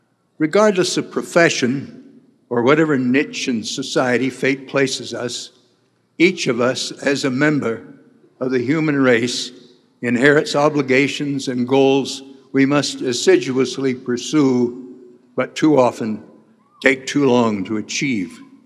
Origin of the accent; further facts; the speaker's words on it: Park City, Utah, United States; to make my hometown, Park City, the wealthiest per capita in the state